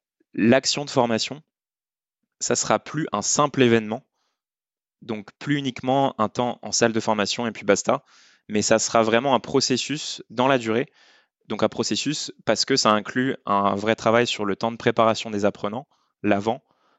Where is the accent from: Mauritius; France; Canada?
France; accent: French; Je vous épargne mon accent français parce que c'est un ouvrage anglais